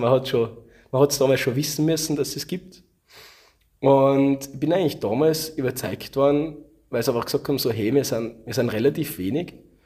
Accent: Salzburg, Austria; Ich komme aus dem Pinzgau

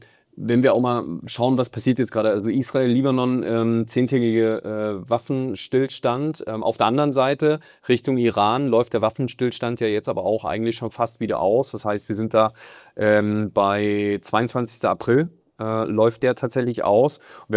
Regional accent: Hesse, Germany; Also ich bin ja früher an der osthessischen Grenze zu Thüringen, also Westthüringen, Osthessen, das war so die Ecke, wo ich groß geworden bin

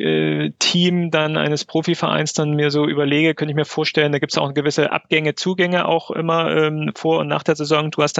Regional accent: Plauen, Saxony, Germany; ich komme aus Plauen

